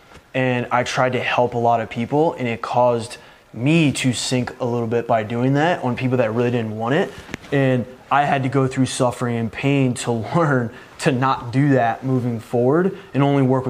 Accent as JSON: {"language": "English", "town": "New Orleans", "region": "Louisiana", "country": "United States", "tie": "born or raised there", "said": "I went back to New Orleans where I grew up in May."}